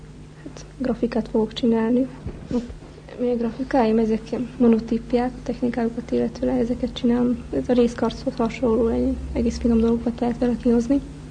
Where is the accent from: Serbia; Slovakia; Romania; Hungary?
Slovakia; Lučenec, Banská Bystrica Region; now in Bratislava, Slovakia; Losoncról származom. Fülöken jártam gimnáziumba. Most a képzőművészeti főiskola. Pozsonyban tanulom, másodéves vagyok.